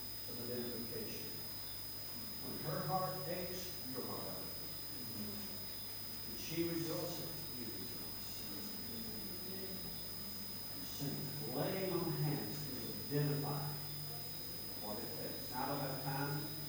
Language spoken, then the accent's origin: English; the South, United States; Now I come from the South.